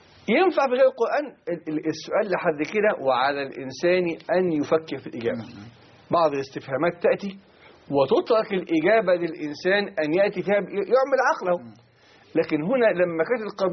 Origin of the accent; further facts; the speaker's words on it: Egypt; كعرب أو كمصري